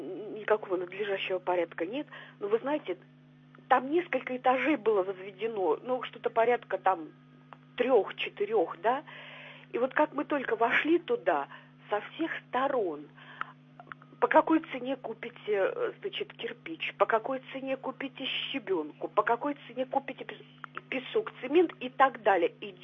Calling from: Saint Petersburg, Russia; я из Санкт-Петербурга звоню

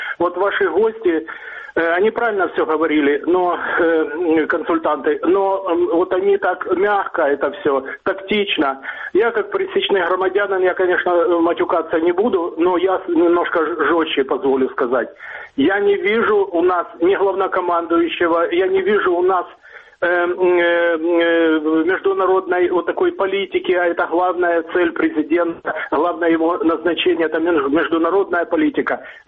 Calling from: Dnipro, Dnipropetrovsk Oblast, Ukraine; город Днепр.

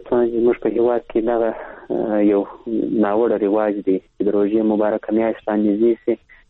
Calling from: Kandahar, Afghanistan; له کندهار درسره تلیفون لیکته وصل سوي

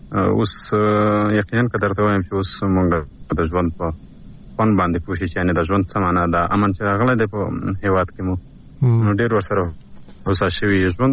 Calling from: Paktika, Afghanistan; لا پکتیکا ولایت نه کې ولسوالۍ نه

